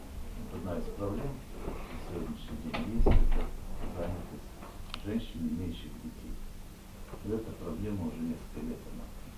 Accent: Yekaterinburg, Sverdlovsk Oblast, Russia; Значит, я приехал, сам я родом из Екатеринбурга, но свою вторую половину нашел в Целинограде.

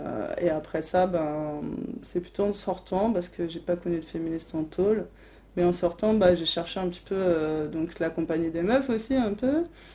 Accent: Caen, Normandy, France; Donc moi, j'ai grandi en Normandie, à mon adolescence, j'étais à Caen, donc dans une petite ville.

